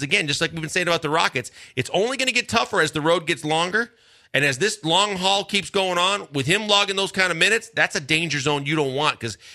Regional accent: Milwaukee, Wisconsin, United States; When I was a ball boy growing up in Milwaukee

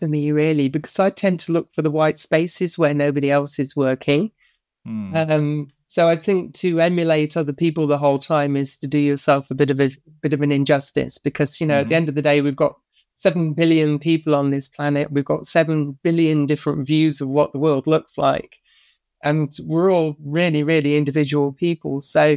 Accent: East Midlands, United Kingdom; not just because I came from Lincolnshire

